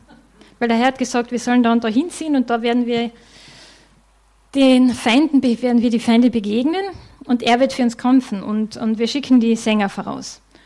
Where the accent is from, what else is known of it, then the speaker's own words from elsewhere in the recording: Austria; Als Österreicher beschweren wir uns recht gern, wenn ich das so sagen darf.